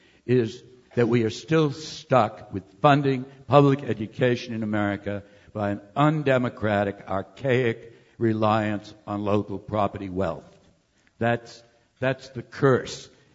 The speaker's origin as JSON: {"language": "English", "town": "Boston", "region": "Massachusetts", "country": "United States", "tie": "born or raised there", "said": "But in my hometown of Boston, for example"}